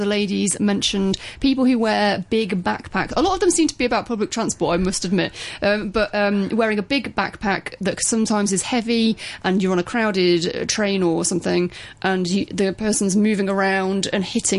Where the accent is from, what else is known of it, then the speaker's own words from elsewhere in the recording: United Kingdom; now in Hong Kong; I mean, as a Brit myself, I sometimes get really frustrated in situations here